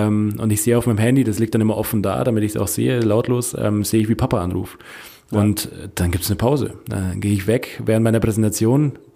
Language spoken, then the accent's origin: German; Munich, Bavaria, Germany; Ganz normale Mittelschichtsfamilie wahrscheinlich. Auch nicht super arm, aber halt in Neuperlach, so in München, nicht das reichste Viertel.